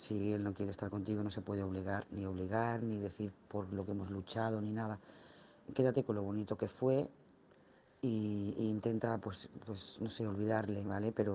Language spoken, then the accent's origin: Spanish; Lloret de Mar, Catalonia, Spain; de Lloret de Mar.